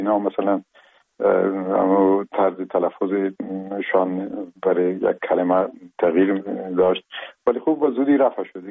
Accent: Khost, Afghanistan; first language ps; Persian is a second language; also born or lived in Herat; وقتی خوست رسم مشکلی نبود چون زبان مادری ما پشتو بود و در او جایی که ما کلان شدیم به اصطلاح ما دو زبانه کلان شدیم

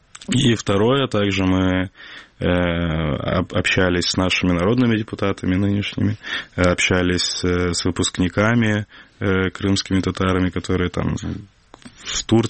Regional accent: Crimea, Ukraine; moved away; я после переезда из Крыма, не переезда, на временное, скажем так, на обучение, когда выехал в Киев, у меня обострилась моя крымско-татарскость

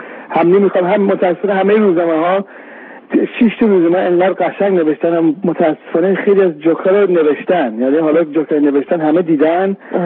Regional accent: London, United Kingdom; من یه بچه ایرانی هستم که بچه متولد لندنم دیگه، من اینجا بزرگ تو انگلستان بزرگ شدم

